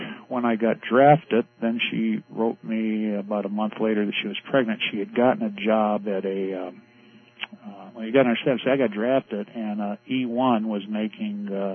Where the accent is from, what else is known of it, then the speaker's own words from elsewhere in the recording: South Bend, Indiana, United States; I grew up in South Bend.